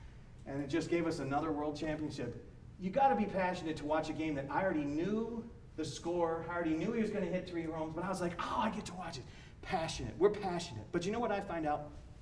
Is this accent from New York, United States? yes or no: yes; Buffalo, New York, United States; Now, because I grew up in Buffalo, my dad was a Yankee fan.